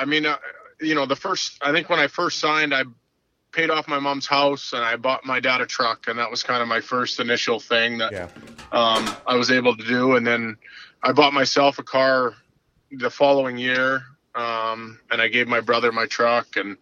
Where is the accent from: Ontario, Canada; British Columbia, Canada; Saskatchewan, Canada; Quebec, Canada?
Saskatchewan, Canada; just slightly a little bit different than growing up in Saskatchewan.